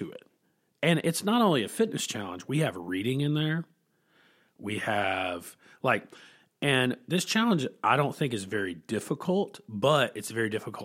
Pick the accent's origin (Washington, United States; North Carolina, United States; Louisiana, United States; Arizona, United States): North Carolina, United States; I'm from North Carolina, but my wife and I, we drove up to a place in North Carolina called Southport